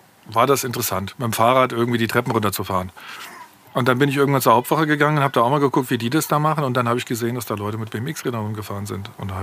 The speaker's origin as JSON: {"language": "German", "town": "Frankfurt", "region": "Hesse", "country": "Germany", "moved": "as an adult", "lives_now": "Penzberg, Germany", "said": "Ich bin Frankfurter."}